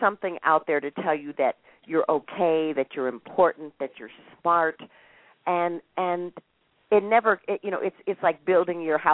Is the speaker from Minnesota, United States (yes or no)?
yes; Minnesota, United States; I grew up in Minnesota. My mother and my grandmother, the family was from Alabama, but they migrated to Minnesota.